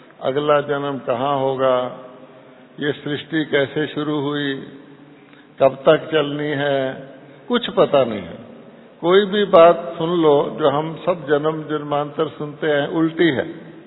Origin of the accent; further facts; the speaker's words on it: Gujarat, India; मैं गुजराती हूं, मैं गुजरात में भी काठियावाड़ी हूं